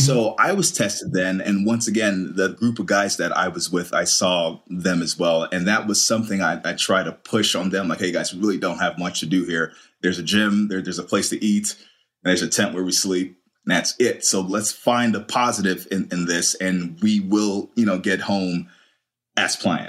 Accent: Queens, New York, United States; also born or lived in Kingston, Jamaica; And I moved to the U.S. at age 9. So I moved with my mom and my younger brother, specifically New York. So I spent the bulk of my childhood roughly from age 9 to about age 15 in New York, Queens, New York, to be exact.

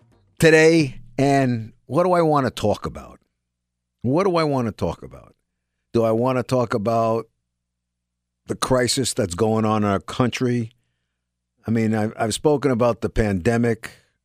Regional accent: New York, United States; People my age, most of them, you know, growing up in New York, chances.

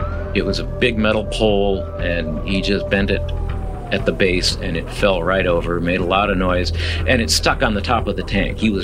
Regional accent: Midwest, United States; It just looked like, I'm from the Midwest, and to me it looked like a tornado had gone through.

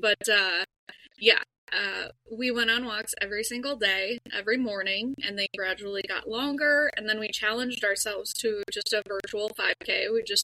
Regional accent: Minnesota, United States; I'm Minnesotan, so you know.

